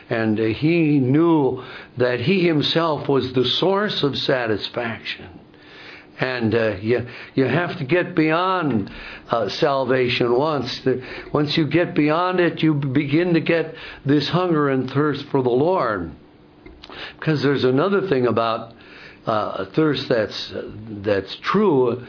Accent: Wisconsin, United States; little town which we grew up in and outside of Milwaukee had artesian wells

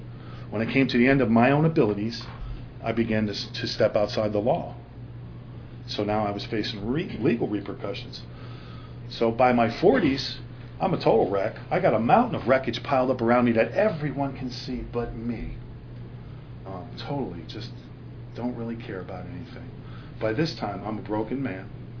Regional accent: Allentown, Pennsylvania, United States; I'm the youngest of five children. I was born in Allentown, Pennsylvania. And I was raised in a church.

